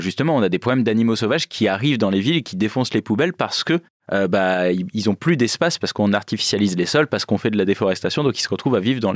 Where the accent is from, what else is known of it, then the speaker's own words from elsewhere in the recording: Nouvelle-Aquitaine, France; moi je viens de la Creuse, donc territoire très rural où la plupart des agriculteurs chassent.